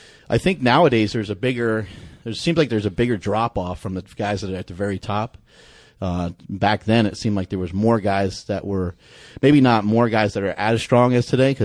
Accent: Poughkeepsie, New York, United States; I'm from Poughkeepsie, so that would take up the front and the back.

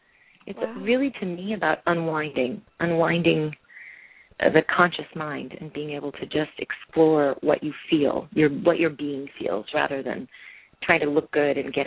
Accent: Rochester, New York, United States; also born or lived in Ohio; I was born in Ohio, grew up in Rochester, New York, started acting a little bit in high school, went to acting school in New York City

